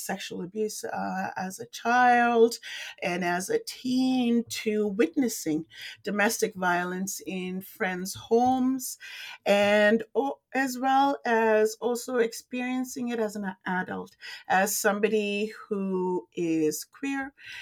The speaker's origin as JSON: {"language": "English", "country": "India", "also_born_or_lived": "Middle East", "lives_now": "Kitchener, Canada", "said": "I am an immigrant to Canada. I wasn't born here. I'm originally from India, and I grew up in the Middle East, and I moved to Canada when I was a teenager."}